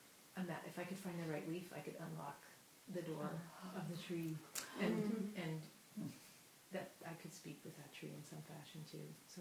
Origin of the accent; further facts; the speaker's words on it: Ohio, United States; I grew up in Ohio, which we were singing about.